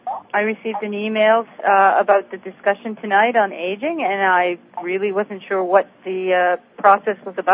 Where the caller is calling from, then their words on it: Nova Scotia, Canada; No, I'm on a land phone, but I'm calling from Nova Scotia